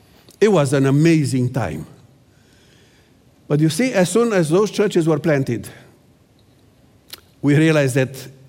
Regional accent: Oradea, Bihor County, Romania; we started a theological seminary in Oradea, my hometown, my home church.

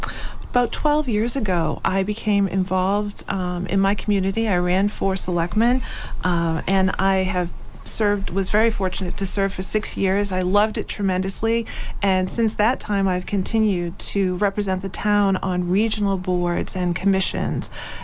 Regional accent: Hull, Massachusetts, United States; I've been a lifelong resident of the South Shore. I grew up in Hull

